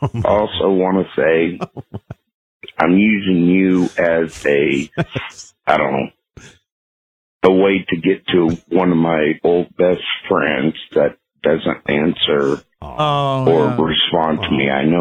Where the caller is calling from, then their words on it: Osage City, Kansas, United States; I'm calling from Osage City.